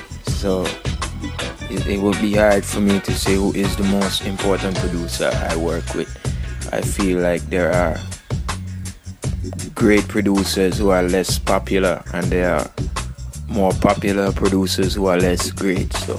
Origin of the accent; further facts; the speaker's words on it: Sint Eustatius, Caribbean Netherlands; I grew up in the Caribbean on a small island, St. Eustatius. So Caribbean vibes is full of reggae music, soca music.